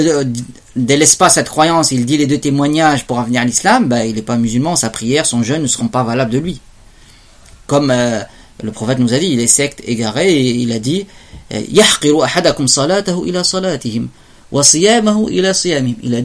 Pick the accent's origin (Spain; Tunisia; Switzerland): Tunisia; Ça, dans les années 50, par exemple chez nous en Tunisie, il s'est enseigné aux écoles primaires, aux enfants.